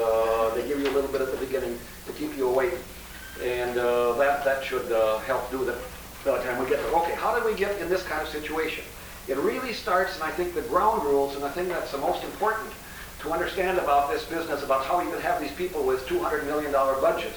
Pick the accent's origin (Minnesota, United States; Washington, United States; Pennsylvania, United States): Minnesota, United States; Kenyon; now in Northfield, United States; First Evangelical Lutheran Church in Kenyon, Minnesota, which is my hometown, or Bethel Lutheran in Northfield, where I belong now